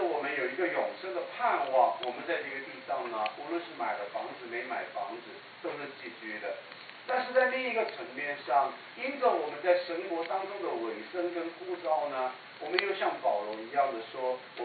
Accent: Sichuan, China; also born or lived in Chengdu; 我从来没有我是成都人的感觉，我不觉得我是成都人。可能四川人这一点呢还是有点跑掉的，你总不能说自己湖北人吧，对吧？的确还是四川人。

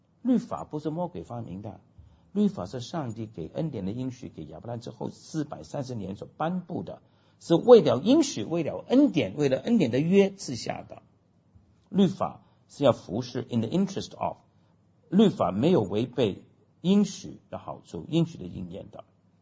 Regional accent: Shanghai, China; 比方说我们上海人，我的父母亲呢

